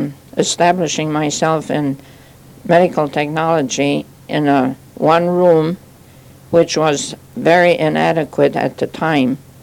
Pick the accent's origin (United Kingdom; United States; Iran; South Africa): United States; North Prairie, Minnesota; born there; also born or lived in Moorhead, United States; I was born in North Prairie, Minnesota on August 1st, 1912. And I came to the St. Francis Convent on October 15, 1932.